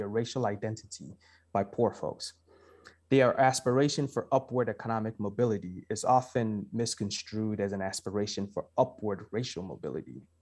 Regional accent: Ghana; I'm also from Ghana, West Africa.

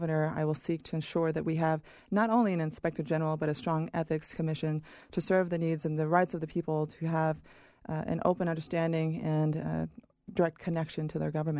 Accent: Idaho, United States; I will tell folks that I am here from Idaho. This is my culture.

